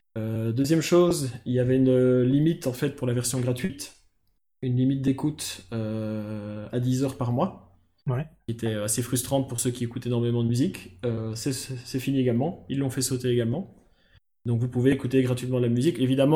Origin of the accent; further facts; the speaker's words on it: Belgium; Oui, moi, je suis belge. Les deux autres, pas. Mais moi, je suis belge. Ça s'entend, tant que ça?